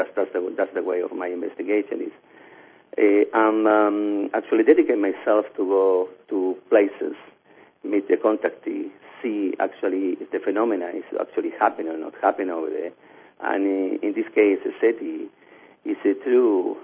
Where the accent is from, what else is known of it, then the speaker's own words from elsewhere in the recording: Sydney, New South Wales, Australia; English is a second language; now in Chile; Yes, ma'am. From Sydney, Australia.